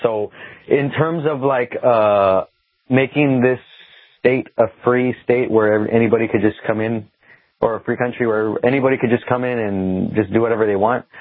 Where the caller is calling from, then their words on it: United States; from America.